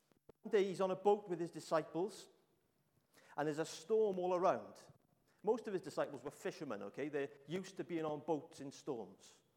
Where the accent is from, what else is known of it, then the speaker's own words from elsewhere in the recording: Ebbw Vale, Wales, United Kingdom; because I'm from Ebbw Vale.